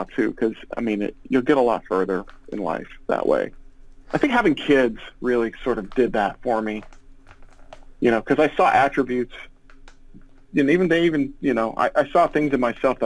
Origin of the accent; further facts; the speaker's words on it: Illinois, United States; my hometown is a small, you know, 10,000 people farm town that's a bedroom community for four larger cities. So Champaign-Urbana, where the University of Illinois is, where I live, is east. Springfield